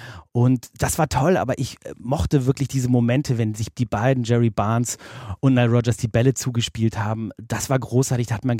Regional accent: Hamburg, Germany; Als Hamburger ist man ja gut ausgerüstet mit Regenponcho und so weiter.

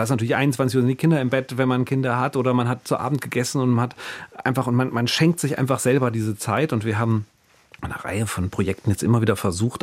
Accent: Bonn, North Rhine-Westphalia, Germany; Ich bin natürlich auch als Rheinländer und als Bonner und ich habe eine Mutter aus Köln und von daher fühle ich mich natürlich viel mehr als Kölner häufig.

